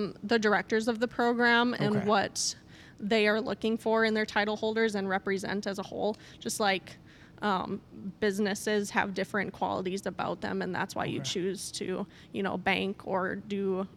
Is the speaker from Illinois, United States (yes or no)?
no; Mondovi, Wisconsin, United States; I'm actually from the Eau Claire, Wisconsin area. If you've if you're familiar with the area, it's called Mondovi, Wisconsin.